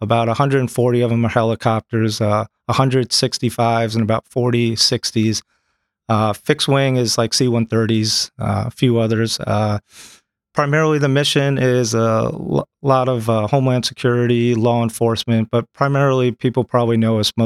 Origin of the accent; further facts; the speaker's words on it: Bronx, New York, United States; But from the Bronx originally, an Irish community there. So my mom is from Ireland.